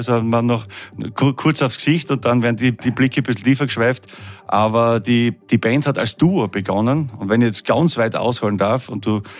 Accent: Styria, Austria; Nein, das war bei uns in der Steiermark sogar.

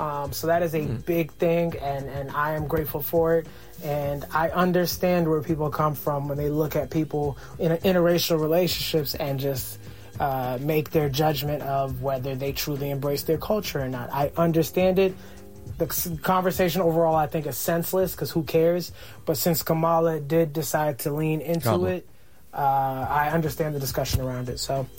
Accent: United States; I was born and raised in America. I am ethnically Eritrean. Culturally, I balanced the two my whole life.

